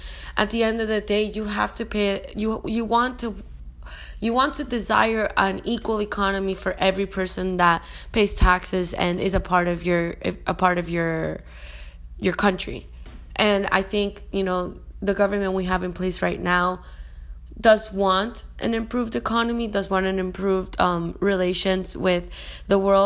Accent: Venezuela; I'm from Venezuela

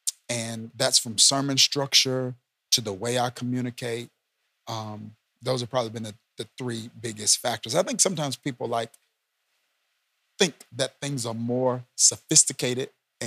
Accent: Mississippi, United States; So I'm born and raised in Mississippi. So there's like a certain style of preaching that I'm accustomed to and that I grew up

